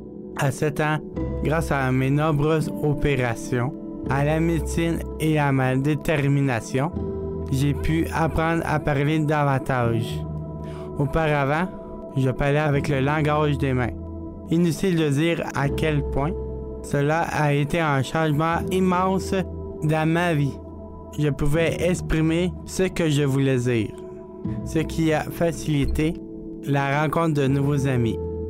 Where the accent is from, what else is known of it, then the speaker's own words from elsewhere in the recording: Montreal, Quebec, Canada; born there; J'ai commencé à parler à l'âge de 7 ans. Je suis né prématurément à Montréal, Canada, 3 mois d'avance.